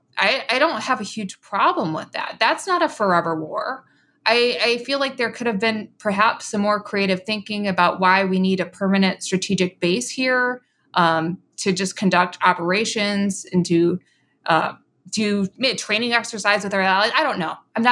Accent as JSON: {"language": "English", "country": "United States", "said": "that's just as an American, we've invested so much in this project."}